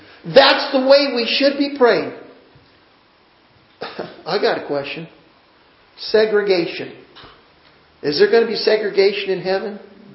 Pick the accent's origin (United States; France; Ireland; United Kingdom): United States; born there; I'm glad I'm born here. I'm glad I'm an American.